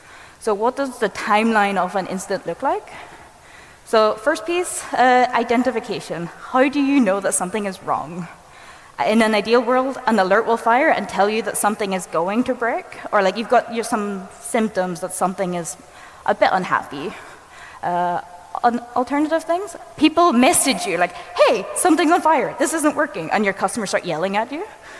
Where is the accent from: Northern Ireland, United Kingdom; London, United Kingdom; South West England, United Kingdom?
Northern Ireland, United Kingdom; And I'm from Northern Ireland, and my dogs actually have had Irish passports for the longest time.